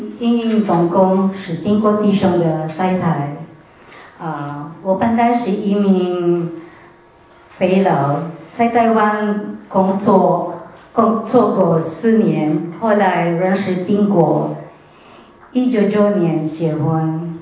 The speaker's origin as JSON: {"language": "Chinese", "country": "Philippines", "first_language": "Tagalog", "second_language": "Chinese", "said": "请我来用我的家乡话的加罗跟他们沟通"}